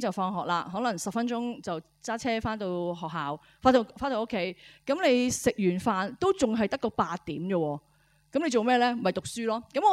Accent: China; 如果我哋中國人啦，最遠古嘅遊戲係講緊啲咩嘢啊？

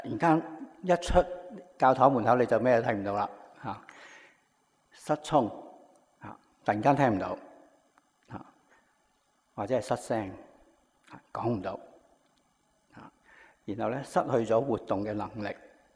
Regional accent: Hong Kong; born there; 为什么我出世在上海街715号的妈妈，阿哥在养和医院出世，弟弟在广华医院出世，为什么我在上海街出世？

